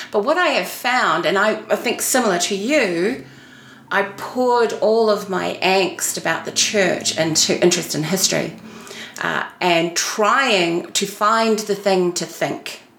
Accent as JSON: {"language": "English", "country": "New Zealand", "said": "as a woman, as Māori, and as a New Zealander."}